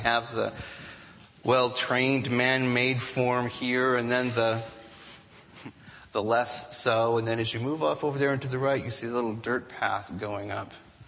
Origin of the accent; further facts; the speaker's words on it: California, United States; It is not the people who controlled it in the Charlie Brown era that I grew up in the California public school system.